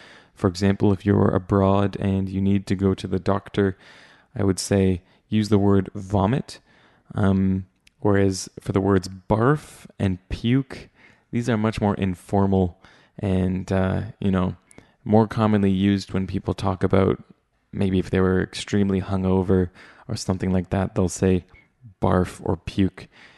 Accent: Canada; As a Canadian, I've never heard anyone say the word Chesterfield

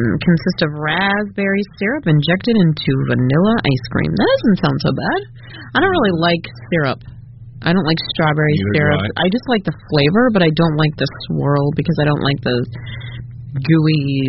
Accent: Omaha, Nebraska, United States; And this was introduced to Blackstone Hotel by my home state.Which is Omaha, Nebraska.

